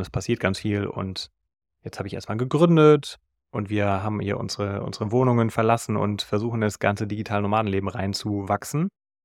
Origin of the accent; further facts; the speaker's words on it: Frankfurt, Hesse, Germany; auch wenn ich hier in meiner Heimatstadt bin, in Frankfurt, dann ja, gibt es hier keine feste Wohnung